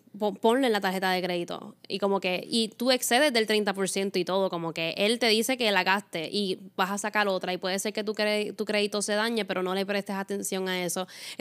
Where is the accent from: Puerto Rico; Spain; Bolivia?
Puerto Rico; No sé cómo se dice su nombre, yo soy boricua, pero...